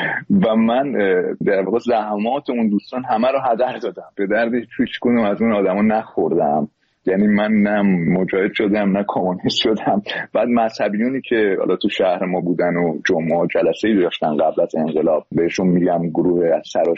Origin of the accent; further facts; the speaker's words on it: Iran; به زندگی خودم به عنوان یه ایرانی نمیتونستم بی تفاوت باشم.